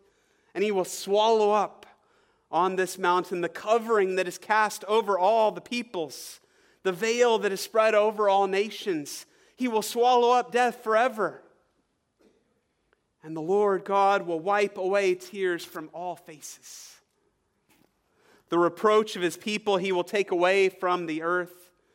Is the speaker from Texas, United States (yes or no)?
no; Oklahoma, United States; now in Minnesota, United States; I was used to the heat growing up in Oklahoma, but these Minnesota kids, as soon as it gets above 90, they're about to faint after one round of batting practice.